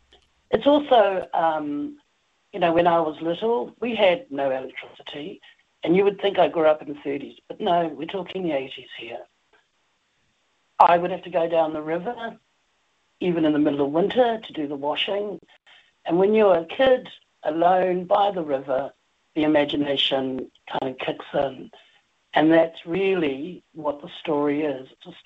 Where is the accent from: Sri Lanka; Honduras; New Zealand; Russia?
New Zealand; Rotorua, Bay of Plenty; from up the road from where I grew up in Rotorua.